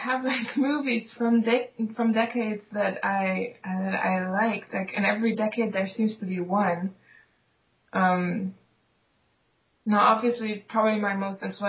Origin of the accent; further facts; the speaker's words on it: Germany; moved away; also born or lived in Poland; I was born in Poland, but my parents moved us very, very fast to West Germany And so I grew up in this small German town